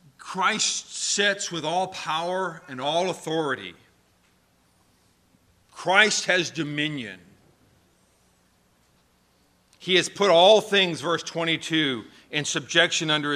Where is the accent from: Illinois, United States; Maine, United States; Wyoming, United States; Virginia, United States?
Virginia, United States; We were on the Appalachian Trail. I grew up in Virginia.